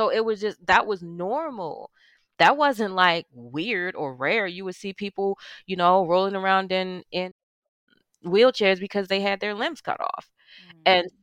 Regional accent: Baltimore, Maryland, United States; Yes, born and raised in Baltimore in the housing projects.

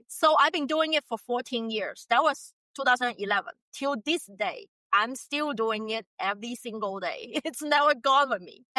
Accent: China; English is a second language; because I was born and raised in China.

